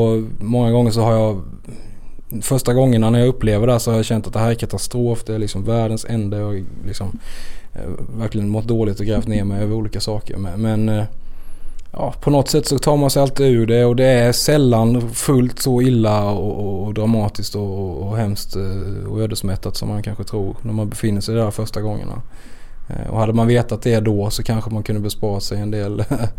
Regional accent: Växjö, Kronoberg County, Sweden; accent: Växjö; Jag låter ju verkligen som en Växjökille liksom. Men jämfört med mina morföräldrar så här, eller jag har ändå slipat nu.

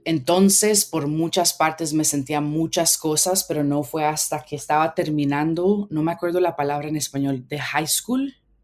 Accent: Costa Rica; me imagino que hay muchas personas en mi país, Costa Rica, y en muchos otros países

